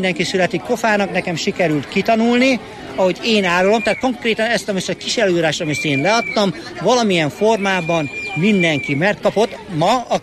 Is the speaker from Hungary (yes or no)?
yes; Borsod-Abaúj-Zemplén, Hungary; én borsodi vagyok, Diózsőrben van a pincém